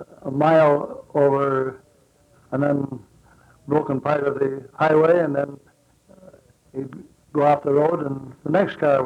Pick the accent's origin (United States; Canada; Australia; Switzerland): Canada; Creighton Mine, Ontario; My hometown is Creighton Mine.